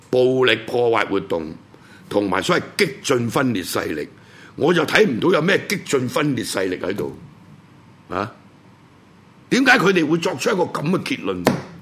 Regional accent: Guangdong, China; accent: Cantonese; 当然我啲唔系字正腔圆嘅普通话，我哋啲有广东口音嘅国语，我学嘅台湾中华民国嘅国语啊。

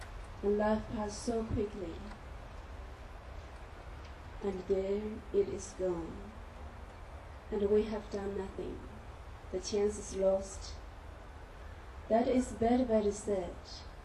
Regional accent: Tibet, China; English is a second language; moved away; I grew up in Tibet. I left Tibet 8 years ago. So most of my life I have lived without freedom.

